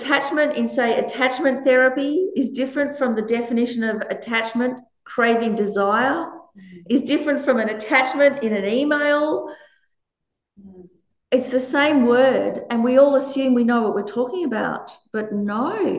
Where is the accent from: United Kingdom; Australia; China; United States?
Australia; even though I was brought up a Buddhist, but I was brought up in Australia.